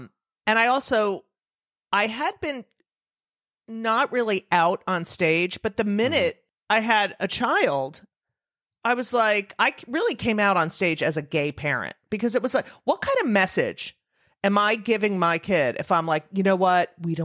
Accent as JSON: {"language": "English", "region": "New Jersey", "country": "United States", "tie": "born or raised there", "said": "I grew up in New Jersey. My mother grew up in Manhattan."}